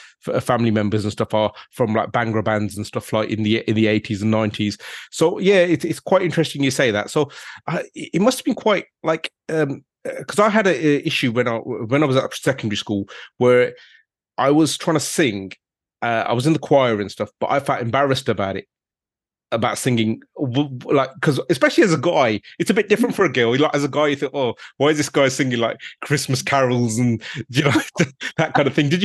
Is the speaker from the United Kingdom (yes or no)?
yes; Handsworth, United Kingdom; I was brought up in Handsworth, so a bit different.